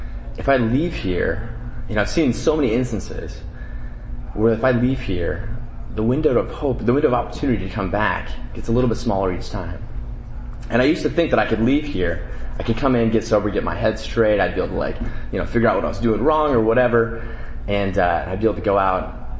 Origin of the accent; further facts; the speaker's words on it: Denver, Colorado, United States; I'm from Denver, Colorado. And I have a home group out there.